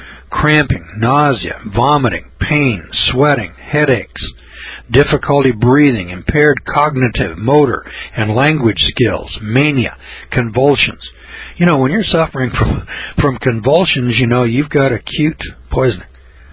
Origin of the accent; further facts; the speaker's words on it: Eureka, California, United States; I said, "No, I'm from Eureka, California."